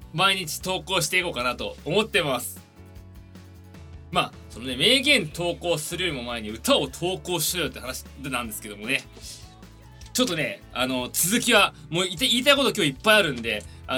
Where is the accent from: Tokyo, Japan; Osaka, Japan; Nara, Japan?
Tokyo, Japan; 今31歳ですね。東京生まれ、東京育ち、はい、もうめちゃくちゃ都会っ子ですね。